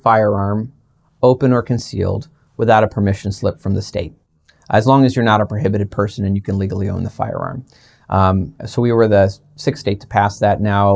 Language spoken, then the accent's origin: English; Ohio, United States; So, yes, I grew up in Ohio, but my parents are originally from Maine.